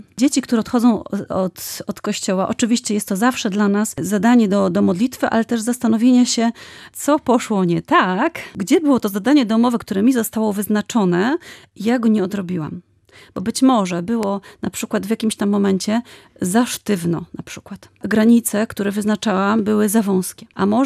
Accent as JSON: {"language": "Polish", "region": "Pomeranian Voivodeship", "country": "Poland", "said": "my to robimy po kaszubsku, bo ja już jestem kaszubką i staram się wychowywać dzieci po kaszubsku"}